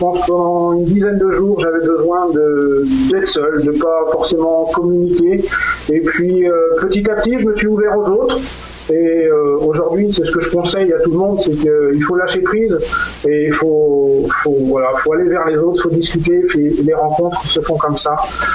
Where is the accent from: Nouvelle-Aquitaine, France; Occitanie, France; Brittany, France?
Brittany, France; born there; Alors, en fait, mes parents habitaient Paris. Moi, je suis né en Bretagne. Okay. Ils ont décidé de revenir à leur source, qui était donc la Bretagne. Moi, je suis né en Bretagne.